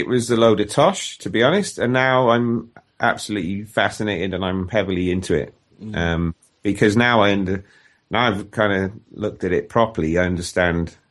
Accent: Barry, Wales, United Kingdom; some guys I met quite recently were actually from my home town of Barry in South Wales, South Cymru.

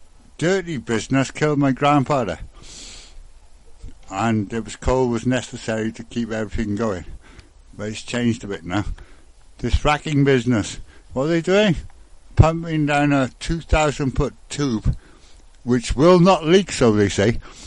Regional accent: Wales, United Kingdom; I grew up in South Wales in a place called Arbor, Second Blight Arbor, and Primau, and all those prisoners. Right, when I was a kid, there was coal mines everywhere. I was a little kid, and we lived in a caravan next to a coal mine

